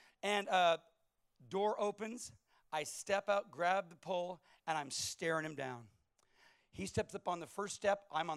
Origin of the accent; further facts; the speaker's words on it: California, United States; Because I was from California.